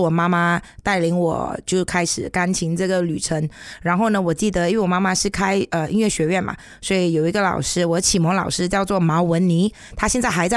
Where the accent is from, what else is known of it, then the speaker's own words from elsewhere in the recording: Kuching, Sarawak, Malaysia; 我是师无出身的，不过我是在古晋长大的。